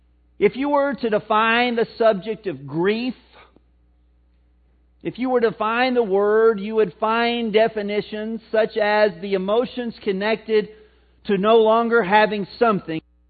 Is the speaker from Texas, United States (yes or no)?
no; Missouri, United States; accent: Missouri; And I'm here to tell you that, in my Missouri accent, that ain't healthy.